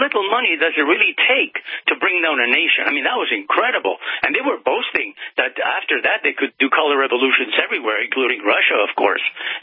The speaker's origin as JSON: {"language": "English", "country": "Canada", "said": "as a Canadian, we're very helpful, very, very grateful to your president for having saved Canada"}